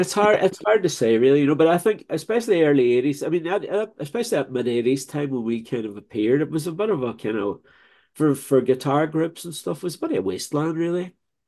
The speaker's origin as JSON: {"language": "English", "town": "Derry", "region": "Northern Ireland", "country": "United Kingdom", "moved": "yes", "lives_now": "London, United Kingdom", "said": "40th anniversary of us coming to London. We came in October 84. And, you know, if you can imagine, we're coming from Derry."}